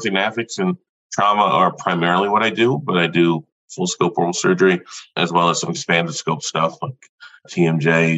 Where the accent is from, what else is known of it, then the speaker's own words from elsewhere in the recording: New Jersey, United States; Sure. Well, I grew up in New Jersey and went to Harvard for dental school and Columbia for medical school.